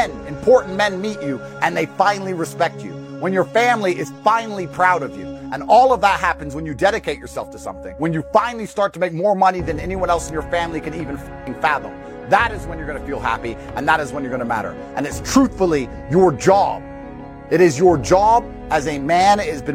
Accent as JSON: {"language": "English", "region": "England", "country": "United Kingdom", "tie": "born or raised there", "said": "I'm growing up in England, completely flat broke."}